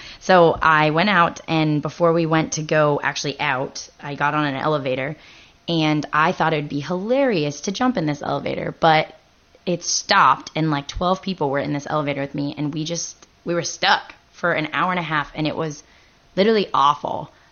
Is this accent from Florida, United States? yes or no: yes; Florida, United States; So born and raised in Florida, I'm here serving with SPO at Ohio State.